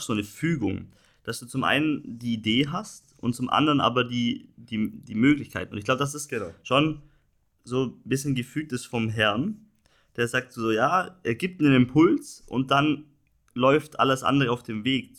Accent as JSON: {"language": "German", "region": "Bavaria", "country": "Germany", "said": "Ich komme 600 Kilometer entfernt aus dem Allgäu, ganz im Süden."}